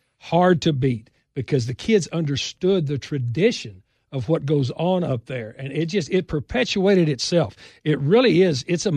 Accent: Texas, United States; That's what, you know, being a Texan and they're right there.

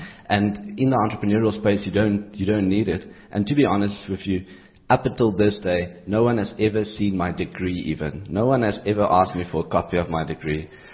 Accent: Harrismith, Free State, South Africa; So I was born and bred in the small town of Harry Smith in the Free State.

